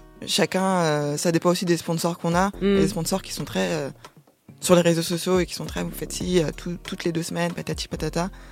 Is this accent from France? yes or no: yes; Grand Est, France; parce que je suis escrimeuse et pas parce que je suis Lorraine.